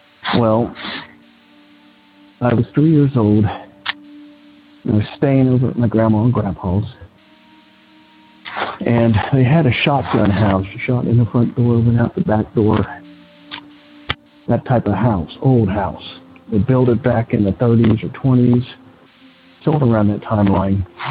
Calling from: Cincinnati, Ohio, United States; I'm calling from Cincinnati, Ohio.

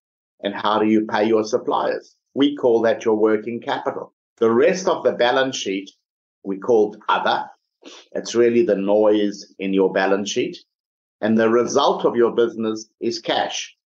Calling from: Melbourne, Victoria, Australia; I'm doing amazing from Melbourne, Australia.

